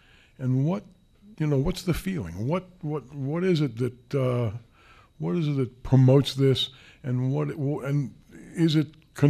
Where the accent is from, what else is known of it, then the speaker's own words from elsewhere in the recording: Greensboro, North Carolina, United States; I'm from Greensboro